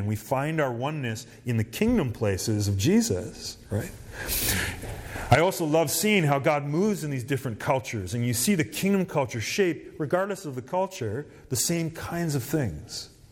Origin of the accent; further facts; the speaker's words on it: Canada; I love parts of who I am because I'm Canadian.